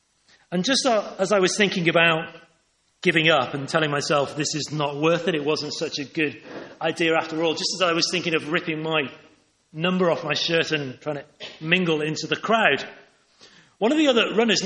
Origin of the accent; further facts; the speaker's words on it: Llangollen, Wales, United Kingdom; It was in my hometown of Llangollen.